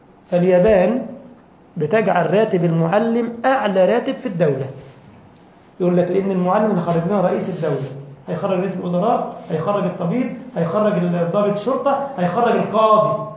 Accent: Egypt; دكتور للبلاغة عندنا في مصر كان بيدرس في جامعة في لبنان

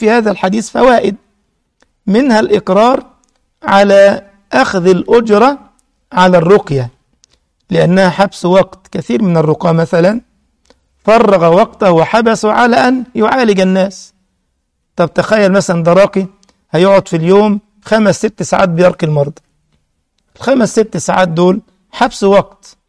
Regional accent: Egypt; أذكر مرة أحد المعالجين هداه الله عندنا في مصر

